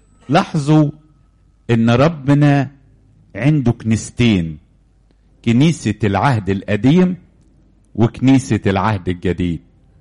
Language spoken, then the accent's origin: Arabic; Egypt; وعلى فكرة احنا عندنا في مصر نقول على رقم 12 ايه؟